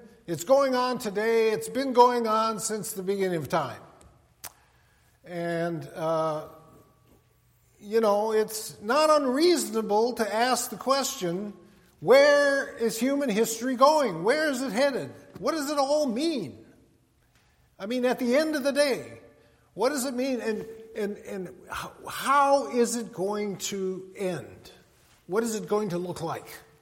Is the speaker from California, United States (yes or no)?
no; Minot, North Dakota, United States; As most of you know by now, I grew up in Minot, North Dakota